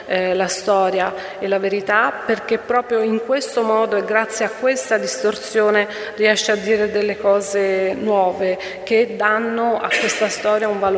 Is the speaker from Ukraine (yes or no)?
no; Colombia; Italian is a second language; nel rapporto che io ho avuto con la violenza nel mio paese